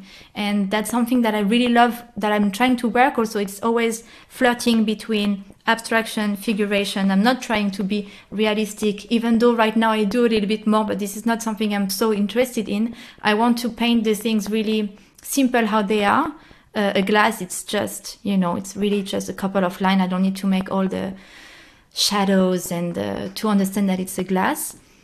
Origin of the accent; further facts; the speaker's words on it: France; English is a second language; moved away as an adult; I'm away from France for the last 10 years, that my culture, my idea of France is a little bit romanticized in a way